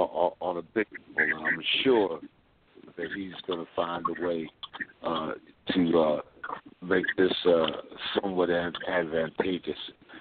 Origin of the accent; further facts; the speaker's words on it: Ohio, United States; I'm from Northeastern Ohio, man.